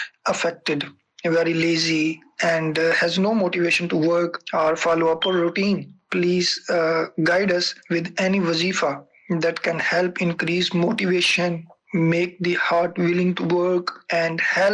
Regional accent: Preston, North West England, United Kingdom; I am from Preston and I am the Imam of Faizan-e-Arafat Masjid.

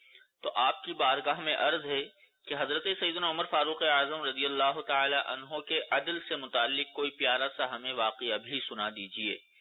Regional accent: Karachi, Sindh, Pakistan; اور میرا تعلق کراچی سے ہے.

